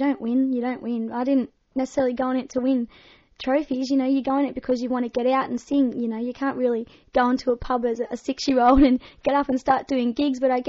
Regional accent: Australia; because I don't live in Tennessee, we decided to change it to make it Australian, because I am Australian

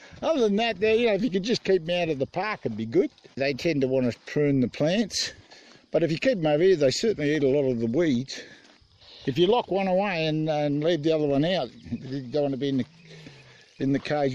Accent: Kalgoorlie, Western Australia, Australia; I'm from Kalgoorlie. My wife still lives in Kalgoorlie.

